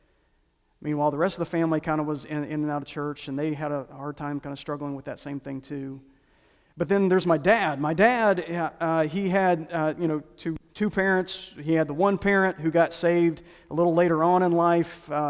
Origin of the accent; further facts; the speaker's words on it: Asheville, North Carolina, United States; I was raised in Asheville, North Carolina, and right across the road from our house was this ice service station.